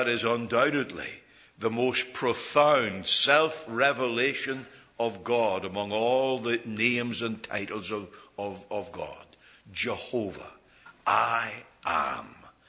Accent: Northern Ireland, United Kingdom; as a young Christian growing up in Northern Ireland

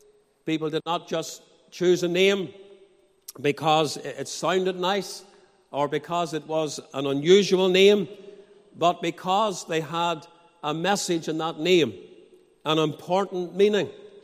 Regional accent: Portadown, Northern Ireland, United Kingdom; As you know, I came from Portadown originally.

